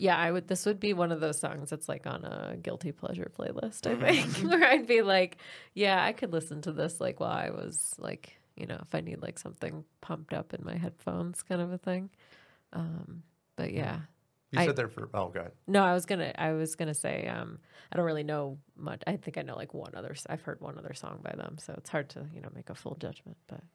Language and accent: English; United States; as an American, like who doesn't, I don't know. I feel like I don't really have a concept of Eurovision too much.